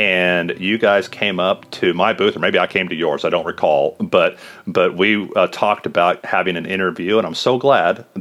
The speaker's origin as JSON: {"language": "English", "town": "Kansas City", "country": "United States", "tie": "born or raised there", "said": "and the occasional patrol officer from my hometown of Kansas City."}